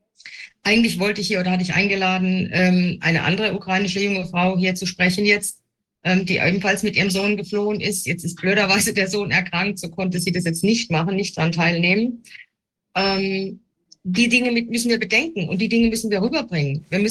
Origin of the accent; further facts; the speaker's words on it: Mannheim, Baden-Württemberg, Germany; Also ich bin aus der Gegend Mannheim, er auch und meine Mutter auch.